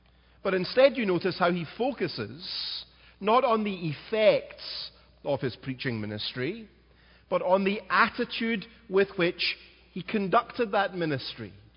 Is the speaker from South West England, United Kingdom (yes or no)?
no; Scotland, United Kingdom; moved away; I grew up eating rhubarb in Scotland. You don't get rhubarb here very often.